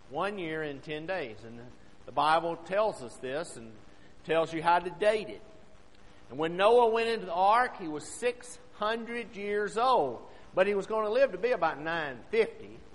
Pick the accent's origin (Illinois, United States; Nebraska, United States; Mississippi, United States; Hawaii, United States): Mississippi, United States; also born or lived in Alabama; Now, I growing up in Mississippi, our average rainfall is somewhere between 60 and 80 inches a year.